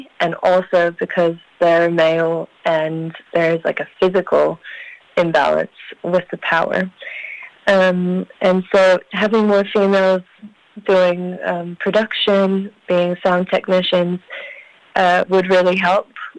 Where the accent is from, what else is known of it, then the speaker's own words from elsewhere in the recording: Katikati, Bay of Plenty, New Zealand; So I'm actually from Katikati, so I've been gigging in Tauranga area and also up in Auckland for the last 4 years or so.